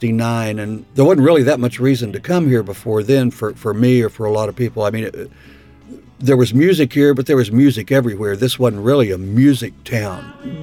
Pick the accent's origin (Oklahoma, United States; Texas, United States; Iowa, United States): Texas, United States; Dallas; I liked growing up in Dallas, and I like Dallas now, and I liked it as a kid.